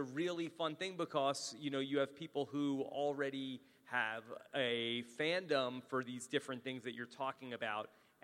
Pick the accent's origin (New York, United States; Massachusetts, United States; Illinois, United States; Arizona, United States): New York, United States; Growing up in New York, I listened to a ton of sports talk radio and WFAN in New York